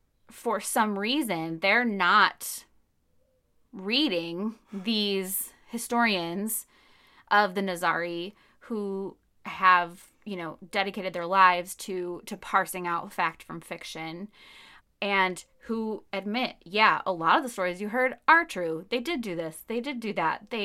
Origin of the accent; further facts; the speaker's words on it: United States; just because I'm an American in the 2000s